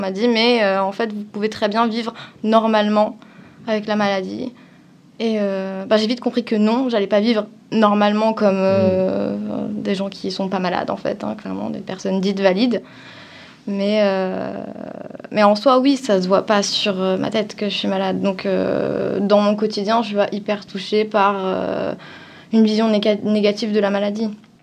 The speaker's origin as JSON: {"language": "French", "town": "Avignon", "region": "Provence-Alpes-Côte d'Azur", "country": "France", "tie": "born or raised there", "said": "En vrai, j'ai beaucoup bougé en France, donc je viens d'Avignon, en gros, parce que c'est là où j'ai passé le plus clair de mon temps."}